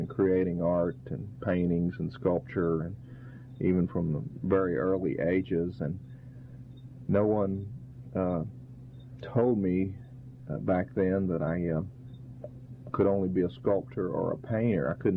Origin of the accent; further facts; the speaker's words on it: Port Arthur, Texas, United States; And I grew up in Port Arthur, Texas, and eventually went off to Texas A&M to get a degree in environmental design and architecture.